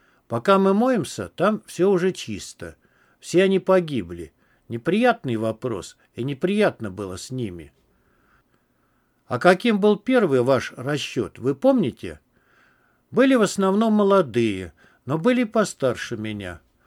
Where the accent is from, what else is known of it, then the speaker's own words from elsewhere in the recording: Russia; В 44-м году и мою родную деревню сожгли. Уже и нужды-то не было. Там деревушка 15 домов, крыши соломенные